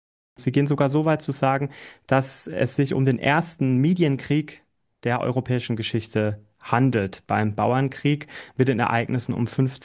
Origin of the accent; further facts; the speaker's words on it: Baden-Württemberg, Germany; born there; weil ich bin gebürtiger Breisgauer.